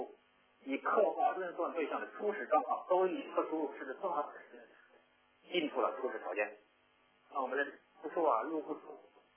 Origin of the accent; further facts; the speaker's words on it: Taiwan; 咱们作为台湾人啊，应该对这个都很熟悉。